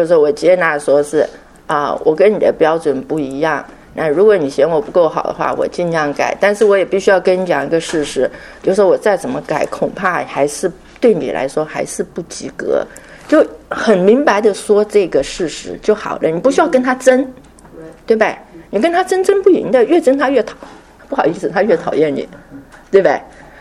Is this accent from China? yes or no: no; Taiwan; 因为我是台湾来的，所以读的简体字就是这样子写